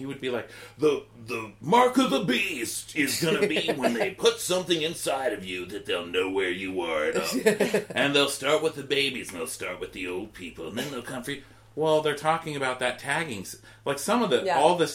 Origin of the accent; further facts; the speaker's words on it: Texas, United States; Okay, because I'm from Texas. So, my family lived in Austin for a while.